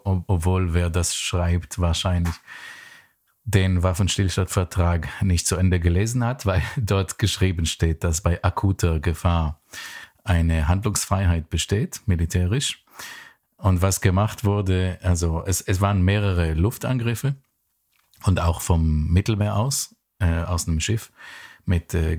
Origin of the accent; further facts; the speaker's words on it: Iran; Wir sind schon in der Islamischen Republik aufgewachsen